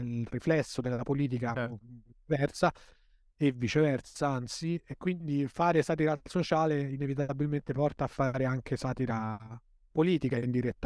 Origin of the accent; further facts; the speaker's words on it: L'Aquila, Abruzzo, Italy; io sono cresciuto all'Aquila, non è che arrivo e adesso faccio battuta sulla mafia